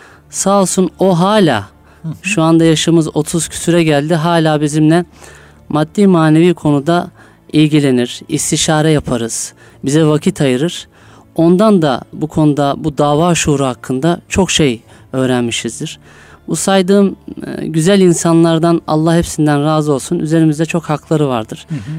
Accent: İzmit, Kocaeli, Turkey; Hocam ben Rizeli Güney Sulu bir anne babanın çocuğu olarak Eyvallah. 1982 yılında İzmit'te dünyaya geldim. Hı hı. 2000 yılında İzmit İmam Hatip Lisesi'ni bitirdim.

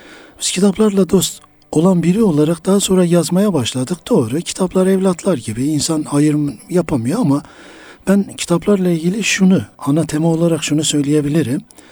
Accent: Muş, Muş Province, Turkey; Muş'ta doğdum. İşte ilk orta liseyi Muş'ta bitirdikten sonra daha sonra öğretmenlik sınavı başladı.

